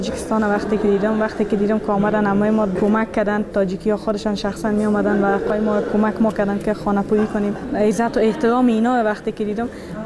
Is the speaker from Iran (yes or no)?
no; Afghanistan; مردم تا میشنون که ما افغان هستیم از ما فرار میکنن